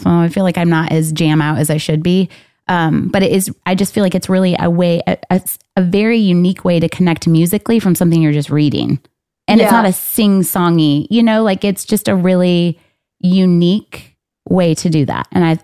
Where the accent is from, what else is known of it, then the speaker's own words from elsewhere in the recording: Michigan, United States; I think because we were raised in Michigan, we feel like we filled our quota.